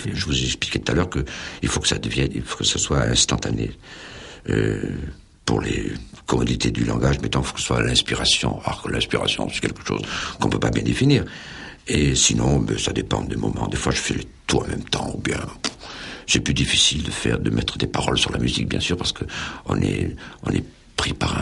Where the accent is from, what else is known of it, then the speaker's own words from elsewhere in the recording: Monaco; à Monaco, parce que je suis monégasque